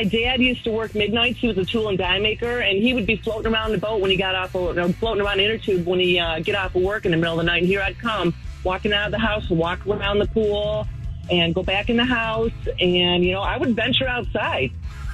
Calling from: Redford, Michigan, United States; Hey, I'm from Redford. Anyway, I've been sleepwalking since I was a little girl. I'm 58 years old now

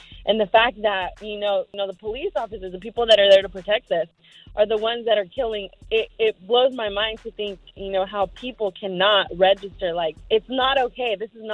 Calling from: Sacramento, California, United States; I'm calling from Sacramento.

